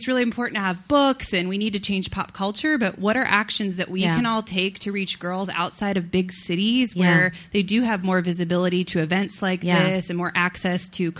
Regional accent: Ohio, United States; now in California, United States; And I think a lot about girls I grew up with in Ohio and this small town

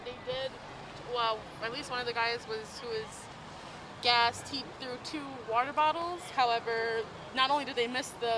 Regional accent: Calumet City, Illinois, United States; I'm from Calumet City.

